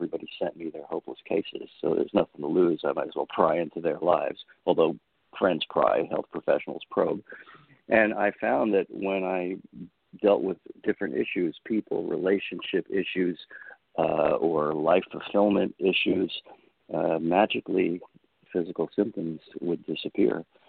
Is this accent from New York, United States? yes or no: yes; New York City, New York, United States; I grew up in New York City, but I ended up in Oregon and going to naturopathic medical school there.